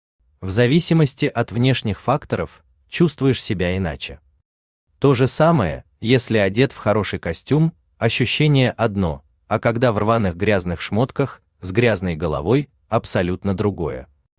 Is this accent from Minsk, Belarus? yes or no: no; Vitebsk, Vitebsk Region, Belarus; born there; На физическом уровне я родился в Витебске. По прописке место рождения, деревня Прудники Докшицкого района Витебской области Республики Беларусь